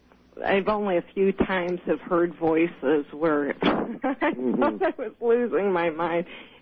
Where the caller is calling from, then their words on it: Ohio, United States; from Ohio.